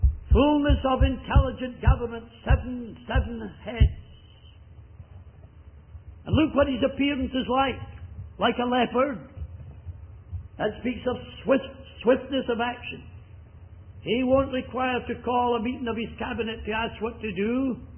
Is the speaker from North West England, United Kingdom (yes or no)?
no; Scotland, United Kingdom; Being a Scotsman